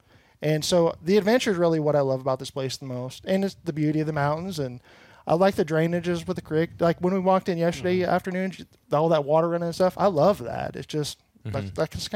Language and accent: English; Kansas, United States; now in Iowa; so I'm from Kansas, didn't grow up deer hunting or anything